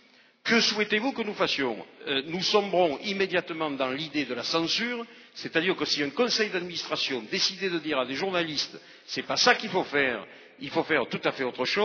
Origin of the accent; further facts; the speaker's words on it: Salon-de-Provence, Provence-Alpes-Côte d'Azur, France; born there; moi je suis né à Salon de Provence